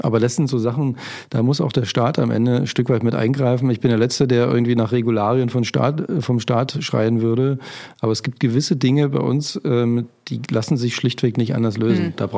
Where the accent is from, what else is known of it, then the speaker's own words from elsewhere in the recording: Brandenburg, Germany; Tendenziell würde ich sagen, ich bin ja im Spreewald groß geworden, die Essiggurke.